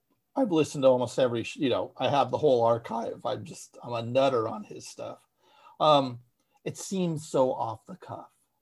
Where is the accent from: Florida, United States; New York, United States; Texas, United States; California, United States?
California, United States; Millbrae; I grew up in Millbrae.